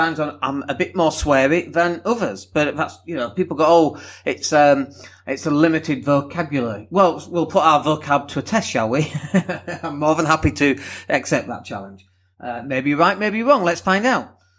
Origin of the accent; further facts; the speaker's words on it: Leeds, Yorkshire and the Humber, United Kingdom; accent: broad northern; People talk about my accent. They go, oh, you don't sound like you're from Leeds. I'm like, you are kidding me, right? I've got a very broad accent.